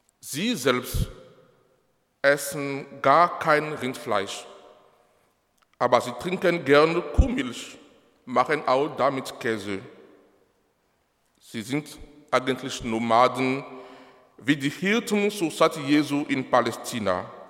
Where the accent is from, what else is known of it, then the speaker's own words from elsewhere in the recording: Benin; German is a second language; Menschen, die ich als Kind in Benin schon daran gewöhnt war zu sehen, unterwegs mit vielen, sehr vielen Rindern.